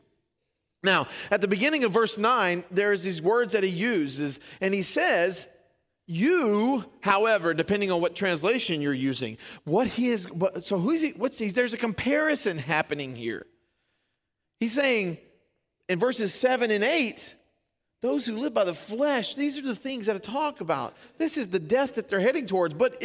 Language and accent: English; Louisiana, United States; I'm from South Louisiana, and where my family lives is on the border of Cajun country and redneck town.